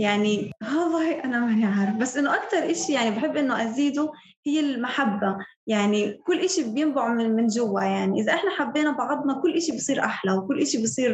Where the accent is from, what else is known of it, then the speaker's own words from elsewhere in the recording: Gaza, Gaza Strip, Palestine; غزة هي مكاني، هي أنا وين ولدت، هي وين أنا حسيت بالانتماء صراحة.